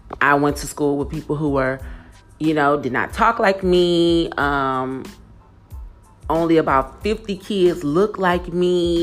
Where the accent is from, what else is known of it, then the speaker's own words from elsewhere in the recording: Houston, Texas, United States; I grew up on the north side of Houston, Texas, which was considered the hood.